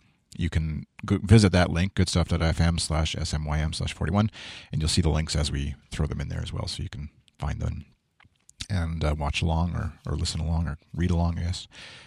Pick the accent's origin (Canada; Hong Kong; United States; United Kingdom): Canada; being Canadian and CBC listener